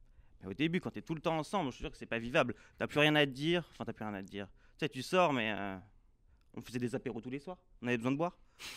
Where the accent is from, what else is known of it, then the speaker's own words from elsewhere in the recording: France; moved away as an adult; now in Canada; tout le monde disait que c'était facile de trouver du travail ici, tu sais, en tant que Français.